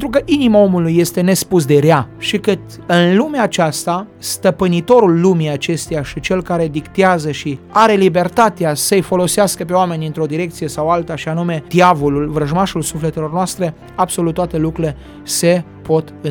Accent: Romania; Noi ca și români suntem o națiune pricepută, cu simț practic al lucrurilor și suntem în stare de lucruri bune.

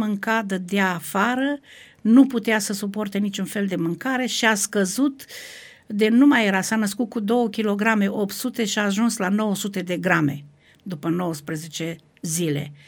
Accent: Banat, Romania; born there; Ce aș putea să spun este că m-am născut în Banat.

